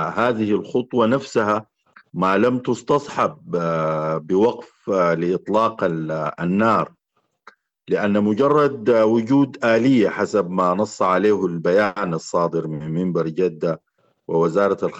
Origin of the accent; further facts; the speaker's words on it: Sudan; حتى نتمكن جميعا كسودانيين يعني من معالجة مترتباتها ومداوات جراحة